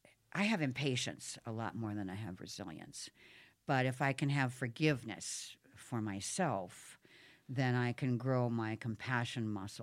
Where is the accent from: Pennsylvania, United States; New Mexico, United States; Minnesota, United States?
Minnesota, United States; Austin; I mean, I grew up in Austin, Minnesota, where there was nothing but a meatpacking plant, the Hormel meatpacking plant.